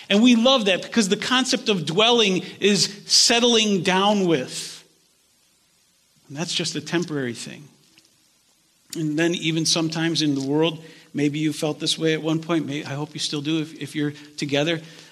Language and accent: English; United States; Because as an American, I want to tell you this.